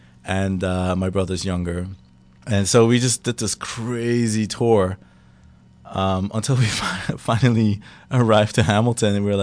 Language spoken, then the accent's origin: English; Germany; also born or lived in Turks and Caicos; I grew up in Germany. Like my early childhood experiences have been there. So I essentially grew up understanding the culture. The way to live was German.